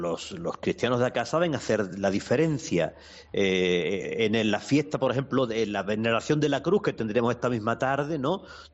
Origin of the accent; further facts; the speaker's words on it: Andalusia, Spain; moved away; sobre todo en Andalucía, de donde yo soy